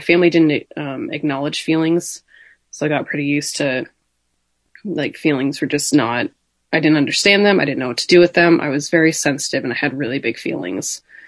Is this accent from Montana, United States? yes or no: yes; Montana, United States; now in Portland, United States; I'm in Portland, Oregon right now. But I'm from Montana and I was born into a family that my parents didn't drink at all.